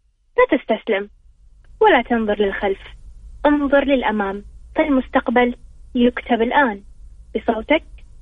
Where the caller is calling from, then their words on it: Dammam, Eastern Province, Saudi Arabia; أتكلم معاكم من الشرقية الدمام